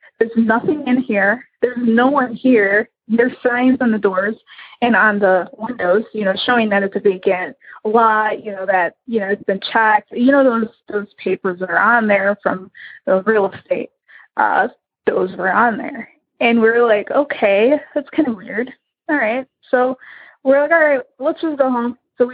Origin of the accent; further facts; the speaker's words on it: Illinois, United States; I am from Illinois.